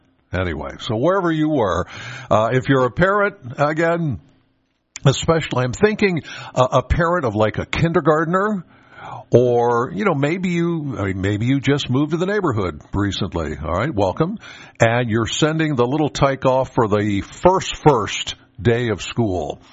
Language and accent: English; Penns Valley, Pennsylvania, United States; I'm from Penns Valley.